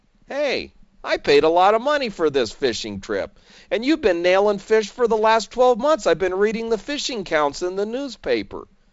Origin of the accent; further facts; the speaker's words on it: San Diego, California, United States; I grew up with many in the Point Loma area. We used to have a big tuna industry in San Diego. And I grew up right in the midst of it all.